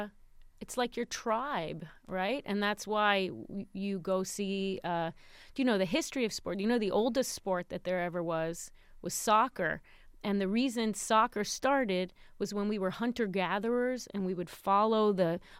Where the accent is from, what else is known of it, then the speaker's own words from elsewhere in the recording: New York, United States; I became, because I'm from New York and my family's like Knicks fans